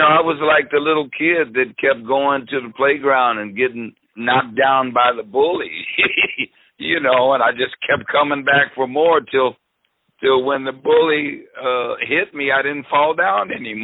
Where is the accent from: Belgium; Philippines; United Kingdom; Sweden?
United Kingdom; England; now in Chicago, United States; if you say, hey, man, I'm from England